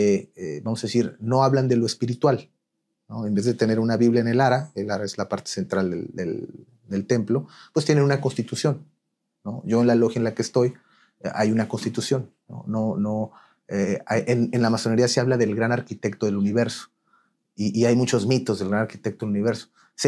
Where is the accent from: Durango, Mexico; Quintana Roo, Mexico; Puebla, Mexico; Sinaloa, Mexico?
Durango, Mexico; convoqué varios jóvenes de diferentes escuelas en Durango. Yo soy de Durango.